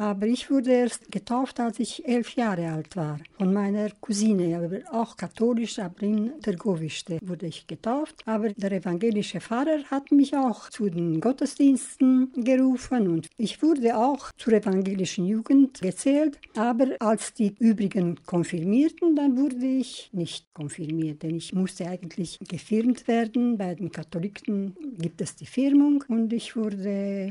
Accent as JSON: {"language": "German", "town": "Neustadt", "region": "Brașov County", "country": "Romania", "tie": "born or raised there", "said": "und ich bin in Neustadt geboren. Das war 1945"}